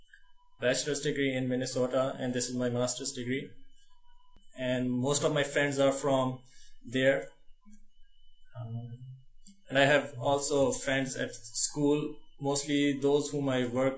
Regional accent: Karachi, Sindh, Pakistan; I was born in Karachi, Pakistan. Karachi is the largest city of Pakistan, some metropolis, with a population of about 20 million people.

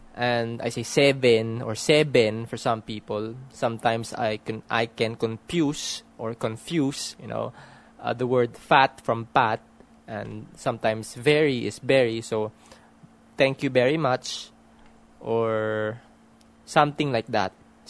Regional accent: Philippines; accent: near RP; Although my near RP accent is my default accent for formal occasion, I can also switch to a more local accent if I wanted to.

